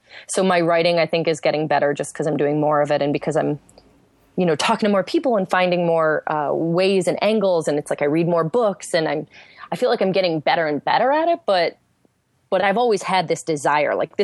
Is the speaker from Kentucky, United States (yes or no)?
no; New York, United States; I grew up upstate New York, sort of by Syracuse, but mostly by cows and tractors.